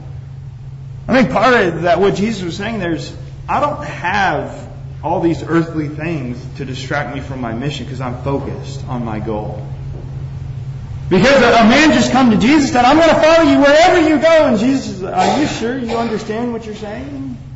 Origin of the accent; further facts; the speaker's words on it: California, United States; You know, I grew up in California, and there's forest fires all over California right now.